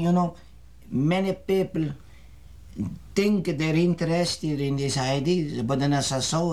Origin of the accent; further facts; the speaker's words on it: Iran; English is a second language; This was done a long time ago, back in my home country.